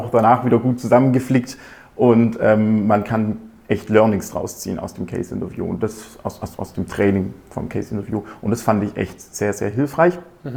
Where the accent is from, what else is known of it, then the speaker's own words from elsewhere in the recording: Baden-Württemberg, Germany; ich bin 22. Ich komme aus der Nähe auch von Aalen.